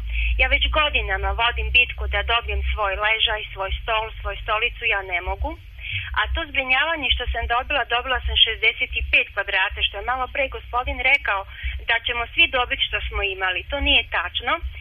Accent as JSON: {"language": "Croatian", "town": "Osijek", "region": "Osijek-Baranja County", "country": "Croatia", "said": "i ja sam došla iz Osijeka."}